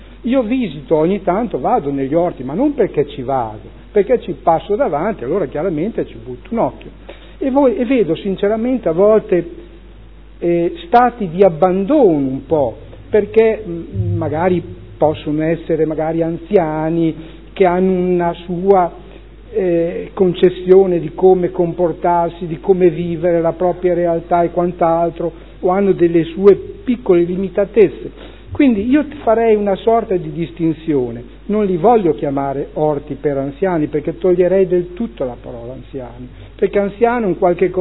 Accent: Modena, Emilia-Romagna, Italy; questo aspetto bucolico che abbiamo come modenese con gli orti.

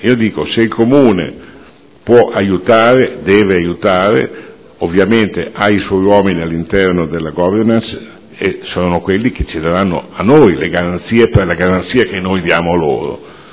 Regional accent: Modena, Emilia-Romagna, Italy; da modenese, da amante della mia città

